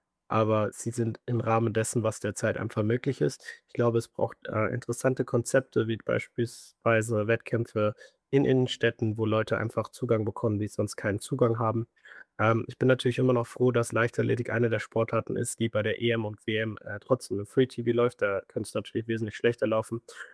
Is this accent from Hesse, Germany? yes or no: yes; Kassel, Hesse, Germany; also ich komme ursprünglich aus Kassel